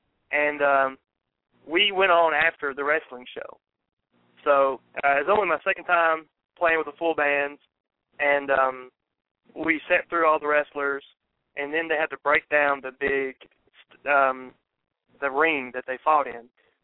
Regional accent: Lewisburg, Tennessee, United States; it was in a shack in my hometown of Lewisburg, Tennessee

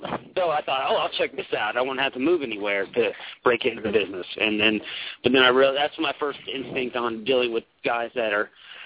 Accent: Atlanta, Georgia, United States; Well, I'm from Georgia. I'm from Atlanta.

